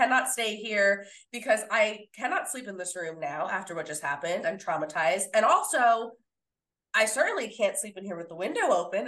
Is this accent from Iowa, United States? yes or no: no; New York City, New York, United States; also born or lived in Philadelphia; But you know, like growing up in New York City and then living in Philly for several years, I've had my fair share of roach encounters.